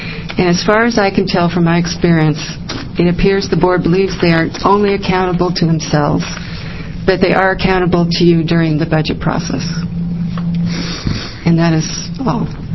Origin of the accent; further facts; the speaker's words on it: Keizer, Oregon, United States; from Kaiser, Oregon.